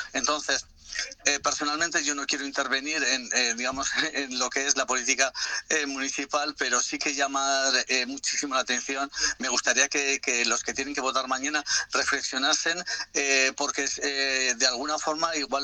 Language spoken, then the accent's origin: Spanish; Aragon, Spain; yo soy de Aragón, de la frontera con Navarra